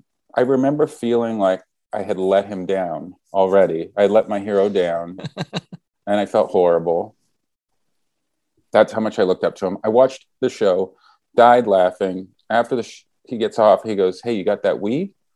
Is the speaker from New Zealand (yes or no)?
no; Canada; I'm also Canadian